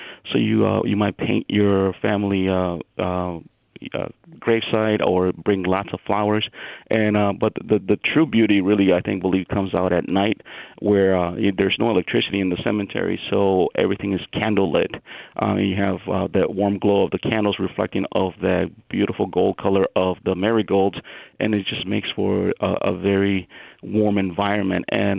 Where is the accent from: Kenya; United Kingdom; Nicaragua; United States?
Nicaragua; I'm not originally from Mexico. I'm originally from Nicaragua, and we celebrate it differently.